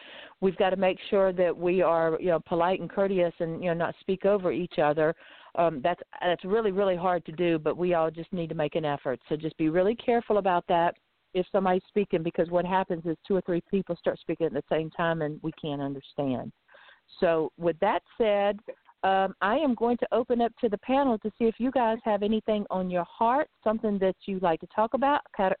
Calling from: Lighthouse Point, Florida, United States; I'm calling in from Lighthouse Point, Florida.

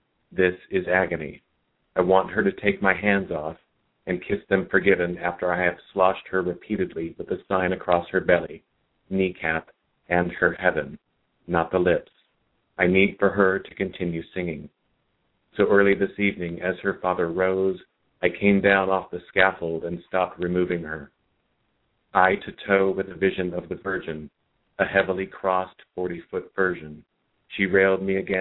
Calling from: Santa Ana, California, United States; I'm in Santa Ana.

